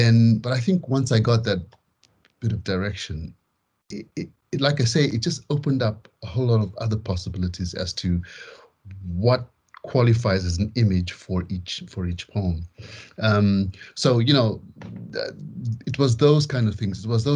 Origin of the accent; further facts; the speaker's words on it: Zimbabwe; when I was growing up in Zimbabwe